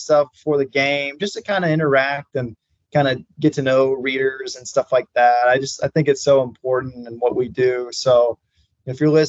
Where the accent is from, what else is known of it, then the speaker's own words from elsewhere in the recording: Texas, United States; Yeah, so I think I mentioned I'm from Texas. I grew up in the Dallas-Fort Worth area. Consider myself a loud and proud Texan. So I don't really have the accent